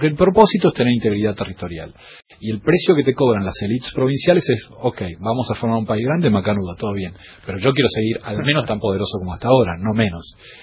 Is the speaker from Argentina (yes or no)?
yes; Buenos Aires, Argentina; accent: porteño; Además, yo con mi acento porteño, ¿viste?